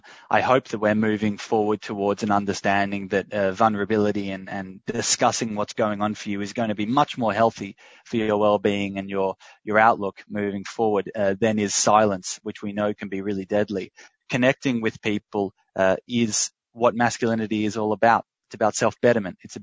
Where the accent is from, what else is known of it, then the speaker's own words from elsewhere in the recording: Australia; accent: Australian; definitely in Australia, as you can tell by my accent, we have a she'll be right situation